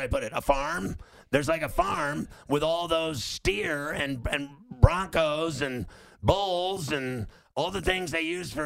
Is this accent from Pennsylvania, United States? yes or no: yes; Pittsburgh, Pennsylvania, United States; He's a Pittsburgh guy. I'm from Pittsburgh.